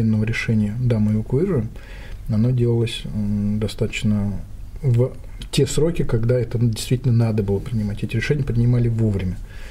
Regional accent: Tashkent, Uzbekistan; в мой родной город Ташкент эвакуировали авиазавод

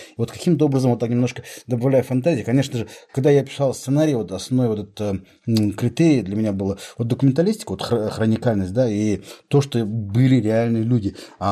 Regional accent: Siberia, Russia; но все-таки как сибиряк немножко ревностно относился к этому

